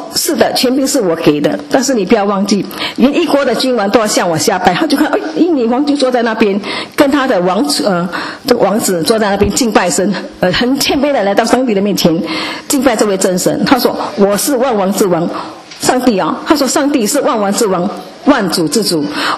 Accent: China; 可是我们是平民，我们是中国人，我们不可能进去的。

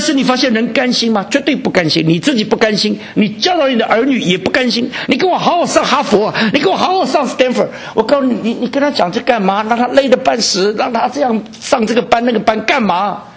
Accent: China; 我们中国人说，是非之心人皆有之，恻隐之心人皆有之，羞恶之心人皆有之。

